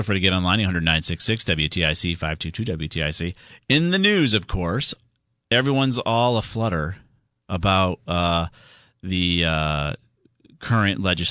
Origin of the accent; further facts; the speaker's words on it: Southington, Connecticut, United States; We're going to get back to Ken, who's down there in Southington, my hometown.